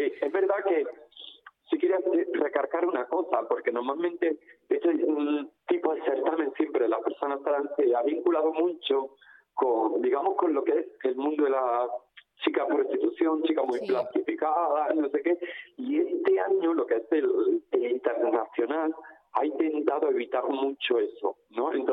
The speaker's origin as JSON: {"language": "Spanish", "town": "Alameda", "region": "Andalusia", "country": "Spain", "tie": "born or raised there", "said": "yo quería darle un toque de mi tierra, de Alameda, especialmente de Alameda, o de la comarca de Antequera, claro."}